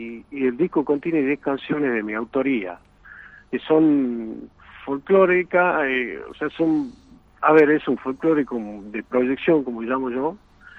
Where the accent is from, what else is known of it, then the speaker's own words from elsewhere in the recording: Tucumán, Argentina; Yo he comenzado con la música acá en mi pueblo